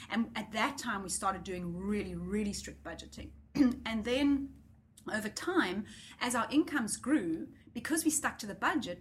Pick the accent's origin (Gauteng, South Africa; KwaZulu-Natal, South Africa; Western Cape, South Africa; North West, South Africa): Western Cape, South Africa; Cape Town; And because I'm from Cape Town, people got the wrong impression.